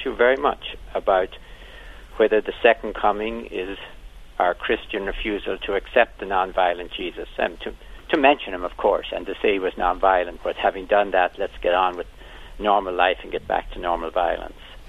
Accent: Ireland; I've been told, Vince, that I'm Irish and don't like the British Empire

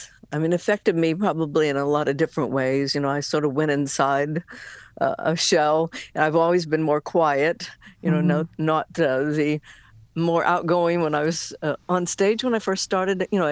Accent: Wabash, Indiana, United States; also born or lived in Kentucky; I was born in Kentucky, but about 4 years of age, we moved to Wabash, Indiana.

